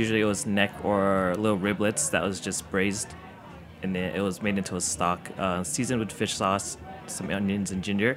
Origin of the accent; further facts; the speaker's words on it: Westminster, California, United States; Well, I was born in the U.S. I grew up in Orange County, Little Saigon.